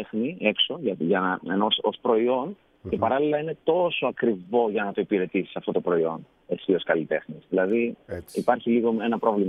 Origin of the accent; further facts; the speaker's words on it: Thessaloniki, Central Macedonia, Greece; θα έχουμε μια παρουσίαση στην Θεσσαλονίκη, στην πόλη μου, σε κάποιον χώρο εκεί.